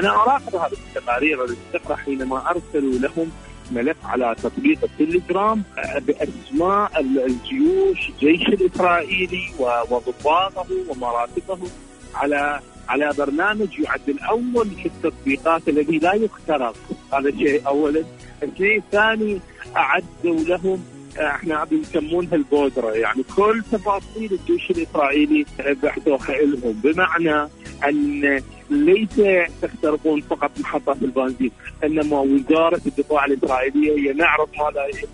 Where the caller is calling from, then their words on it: Iraq; من العراق، شكرا جزيلا لكم